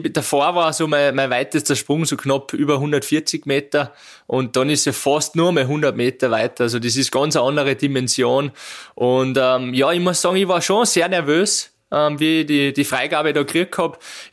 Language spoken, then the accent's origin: German; St. Veit, Salzburg, Austria; In meinem Heimatort in St. Veit war das Kombinieren, Skispringer kombinieren immer schon eine Tradition.